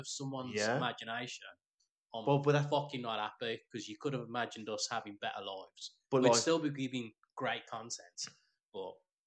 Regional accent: Canada; Fucking, we're all Canadian. Canada, Canada.

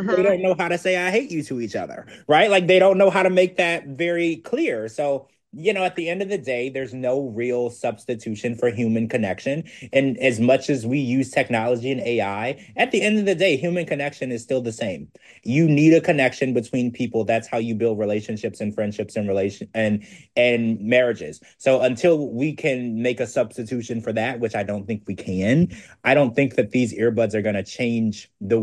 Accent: Louisiana, United States; Because I grew up in Louisiana. I'm a Creole, and it's so funny because when I go back home or I talk to people or I watch videos of whatever people from Louisiana, there is such a unique way that they talk.

